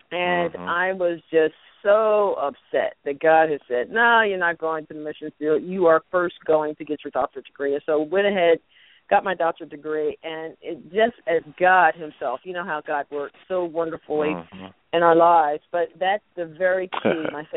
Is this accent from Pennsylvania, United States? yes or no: yes; Philadelphia, Pennsylvania, United States; There's nothing here in Pittsburgh that comes close to my neighborhood where I grew up in West Philly.